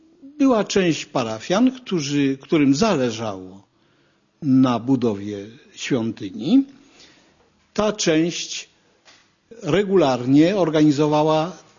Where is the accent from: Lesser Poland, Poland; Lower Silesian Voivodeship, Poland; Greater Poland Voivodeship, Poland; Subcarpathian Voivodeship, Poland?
Lesser Poland, Poland; Kraków; Jestem krakowianinem, mieszkańcem dzielnicy Podgórze byłej